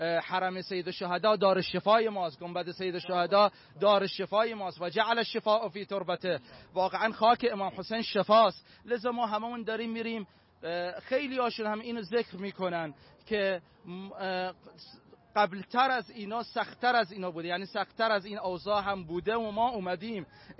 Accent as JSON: {"language": "Persian", "town": "Najaf", "region": "Najaf Governorate", "country": "Iraq", "tie": "born or raised there", "said": "من که بچه عراقم، بچه نجفم"}